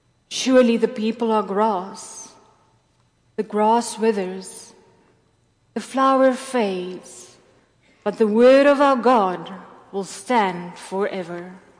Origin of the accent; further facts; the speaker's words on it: South Africa; now in United States; As a South African, we have no other choice to be strong. That is how we grow up, to be strong people.